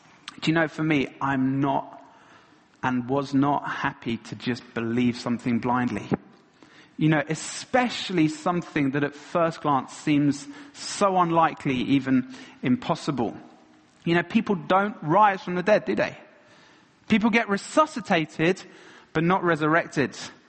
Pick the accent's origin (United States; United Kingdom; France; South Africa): United Kingdom; Ealing, London; I was brought up in Ealing in West London.